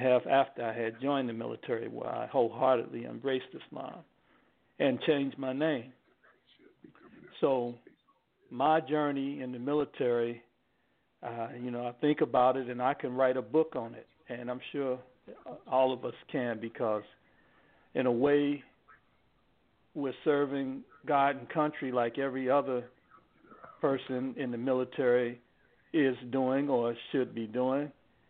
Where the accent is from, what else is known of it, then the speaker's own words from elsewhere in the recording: Gary, Indiana, United States; I'm from Gary, Indiana, which is my hometown.